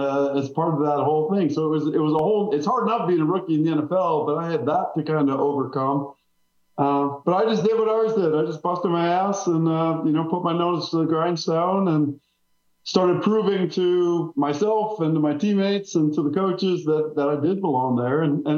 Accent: Wisconsin, United States; moved away as an adult; now in Jacksonville, United States; So 5 years in my home state in Wisconsin, playing for the Packers, and then 5 years here in the Jaguars, and called it quits after that and decided to stay down here.

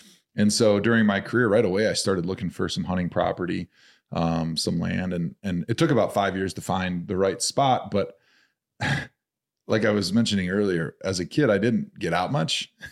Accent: Brookfield, Wisconsin, United States; I mean, I grew up in Brookfield, so it's not like I grew up on a farm.

